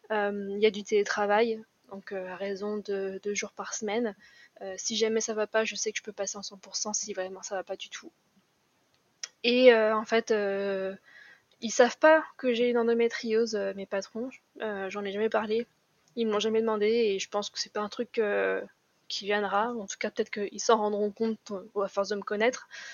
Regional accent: Lyon, Auvergne-Rhône-Alpes, France; Par exemple, moi je suis de Lyon, donc on est tous amoureux de Strasbourg.

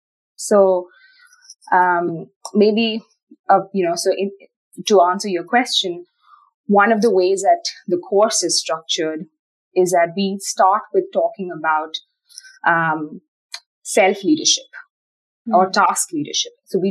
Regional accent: India; I'm from India, right? And in India, for instance, humility is a very highly valued trait.

